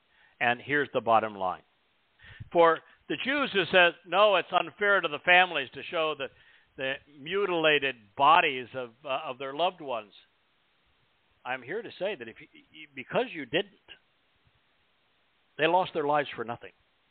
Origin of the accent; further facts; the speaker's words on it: United States; born there; moved away; I was born in America. I've subsequently left.